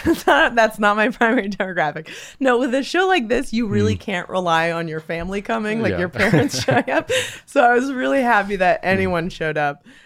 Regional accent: California, United States; I grew up in the Bay Area.

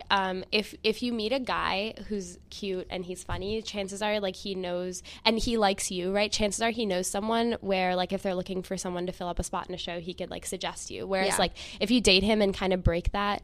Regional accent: India; I am Indian first and a so comedian, like, second.

